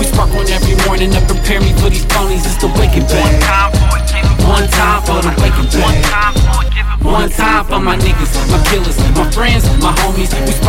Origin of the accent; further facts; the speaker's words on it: Appleton, Wisconsin, United States; I grew up in Appleton. We only knew one black guy and he's over there laughing.